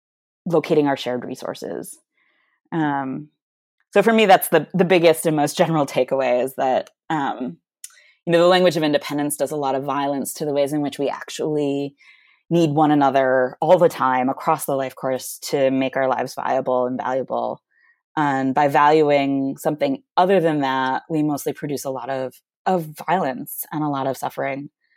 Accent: Michigan, United States; and I'm from Michigan originally

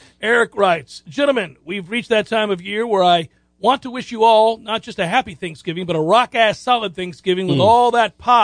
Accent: West Virginia, United States; I'm from West Virginia. I've seen this kind of nonsense.

